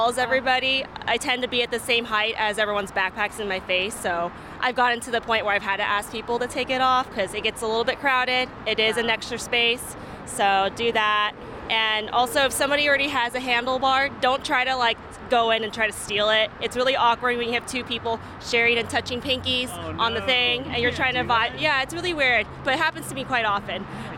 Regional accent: Los Angeles, California, United States; now in Oakland, United States; I'm originally from Los Angeles and moved to Oakland about 4 or 5 years ago.

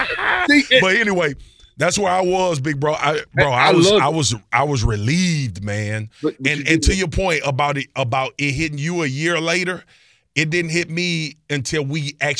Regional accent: Baton Rouge, Louisiana, United States; I had 30 family members in the stands. I'm from Baton Rouge, Louisiana.

